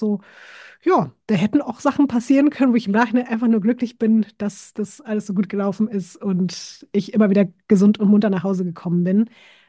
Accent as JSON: {"language": "German", "region": "Berlin", "country": "Germany", "tie": "born or raised there", "said": "ich bin in Prenzlauer Berg in Berlin groß geworden, wo es halt noch so riesengroße Hinterhöfe gab, wo nichts bebaut war"}